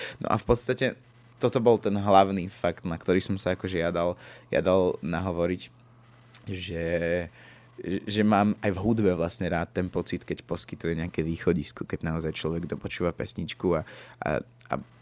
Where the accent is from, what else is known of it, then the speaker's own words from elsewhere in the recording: Prešov Region, Slovakia; Ja som z Podtatier a som Slovák a nikdy som ako... nikdy to asi nebude už inak.